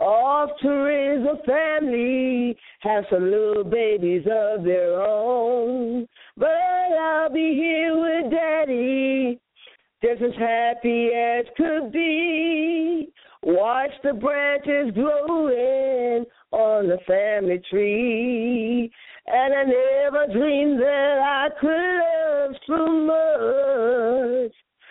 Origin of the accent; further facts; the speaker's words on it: Gary, Indiana, United States; I like to employ all those from my hometown, from Gary, Indiana, to get up off of that thing and write something and put it to pen and paper.